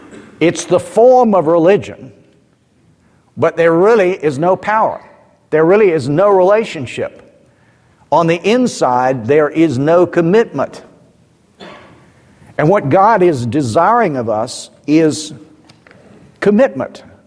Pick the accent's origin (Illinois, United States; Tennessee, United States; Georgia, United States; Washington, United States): Georgia, United States; Columbus; You know, when I grew up in Columbus, Georgia, I didn't know anybody who didn't go to church.